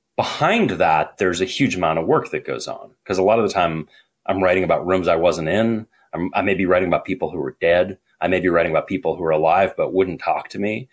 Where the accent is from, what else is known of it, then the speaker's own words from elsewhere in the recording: Boston, Massachusetts, United States; I'm from Boston.